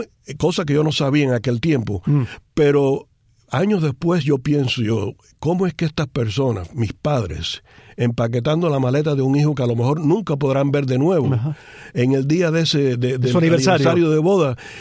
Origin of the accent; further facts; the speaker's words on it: Cuba; moved away; salí de Cuba sin despedirme